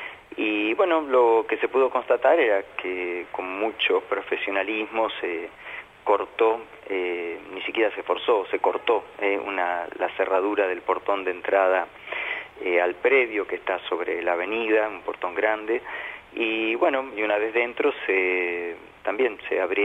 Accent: Vicente López, Buenos Aires Province, Argentina; Yo me crié en la zona de Vicente López, Gran Buenos Aires, unas 10, 15 cuadras de la cancha de Platense, así que era el club del barrio.

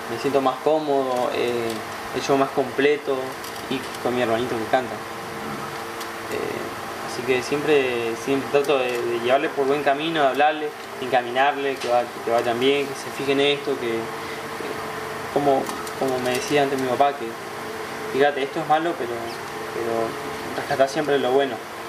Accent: Misiones, Argentina; Y bueno, como soy de Misiones, me tocó la región litoral.

